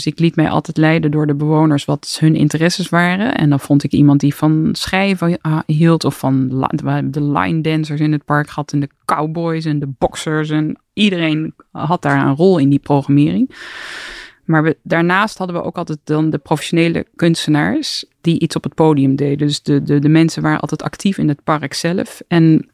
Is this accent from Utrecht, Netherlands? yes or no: no; Amsterdam, North Holland, Netherlands; En ik kwam zelf uit Amsterdam.